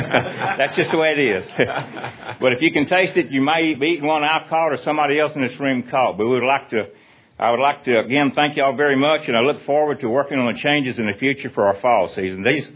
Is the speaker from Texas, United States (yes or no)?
yes; Baytown, Texas, United States; I'm from Baytown, Texas.